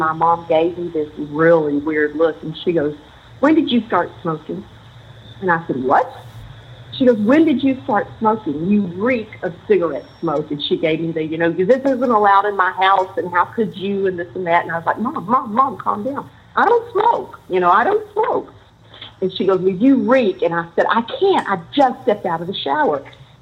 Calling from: Lubbock, Texas, United States; I'm from Lubbock, Texas.

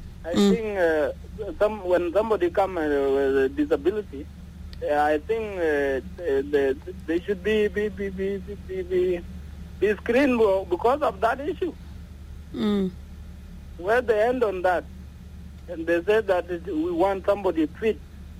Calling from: Munich, Bavaria, Germany; Yeah, I'm fine. … from Munich.

